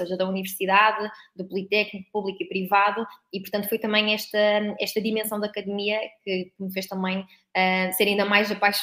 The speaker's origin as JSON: {"language": "Portuguese", "town": "Albergaria-a-Velha", "region": "Aveiro", "country": "Portugal", "said": "sou da Albergaria à Velha e, portanto, vim estudar para o Porto"}